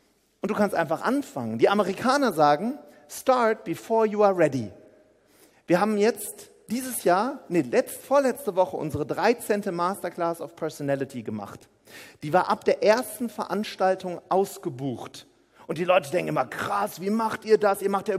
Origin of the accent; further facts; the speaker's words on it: Paderborn, North Rhine-Westphalia, Germany; ich komme aus Paderborn, da kennt keiner solche Themen, die du hast.